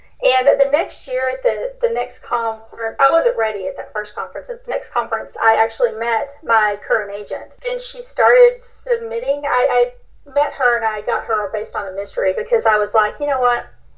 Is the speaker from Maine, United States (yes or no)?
no; Texas, United States; Okay, so I'm actually visiting my mom in my hometown in East Texas.